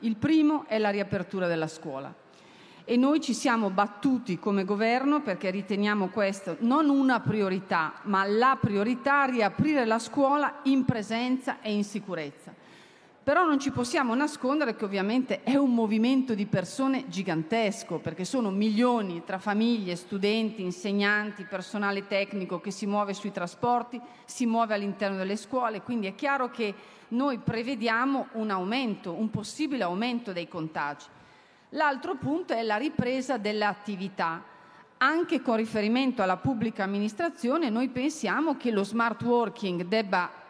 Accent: Lombardy, Italy; Io vengo dalla Lombardia

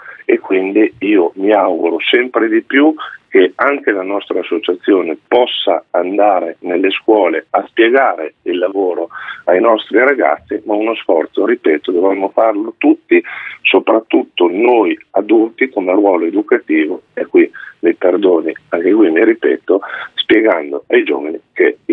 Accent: Emilia-Romagna, Italy; quindi vengo dalla Emilia Romagna, la regione del patto per il lavoro e per il clima

